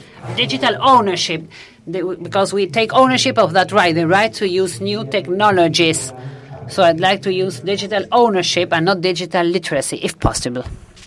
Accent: Argentina; And I'm from Argentina.

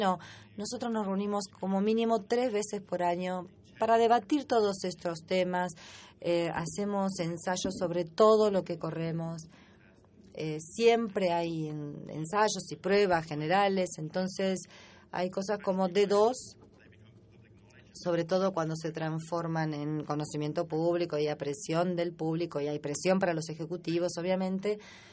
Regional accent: Argentina; de Argentina.

